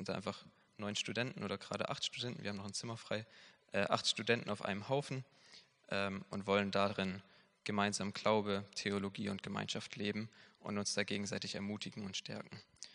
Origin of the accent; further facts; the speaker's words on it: Baden-Württemberg, Germany; now in Mainz, Germany; ich komme ursprünglich aus Baden-Württemberg und bin dann hier fürs Studium nach Mainz gezogen. Und ich wohne jetzt inzwischen im Spenerhaus